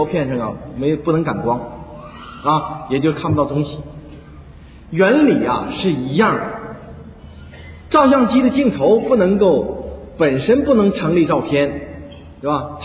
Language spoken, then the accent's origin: Chinese; China; 说西方讲一个信，我们中国人讲一个悟